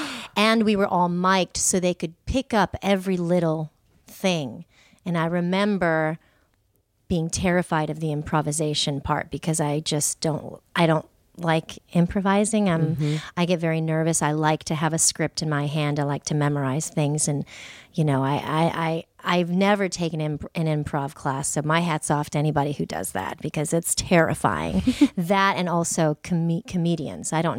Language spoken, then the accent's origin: English; San Diego, California, United States; also born or lived in Portsmouth, Virginia; So I grew up in San Diego.